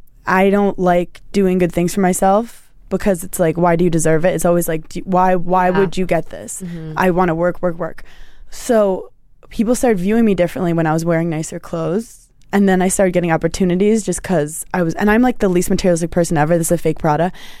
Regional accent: Brooklyn, New York, United States; I don't know if it's because I'm from Brooklyn, but like, I love consignment.

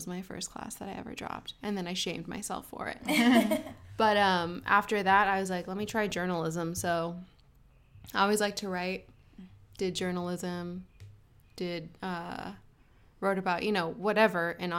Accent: Arcadia, California, United States; Southern California, Arcadia. Good old Arcadia. I love Arcadia. That's a nice little town.

